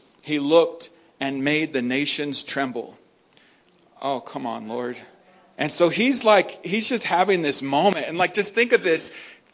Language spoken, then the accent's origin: English; Mammoth, United States; I grew up in Mammoth, and I was just a crazy kid, you know, and made some horrible decisions.